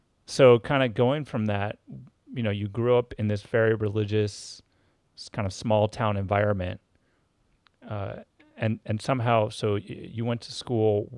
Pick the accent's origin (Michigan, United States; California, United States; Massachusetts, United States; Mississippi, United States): California, United States; Los Angeles; You know, I grew up in Los Angeles, so it was a lot of getting away to get to that, but it's still there sometimes.